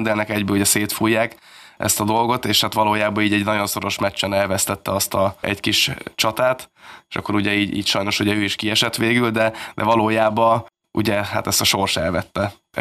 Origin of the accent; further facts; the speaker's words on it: Hungary; nyilván ebben a városban nőttem föl, én is annak idején sportolóként itt versenyeztem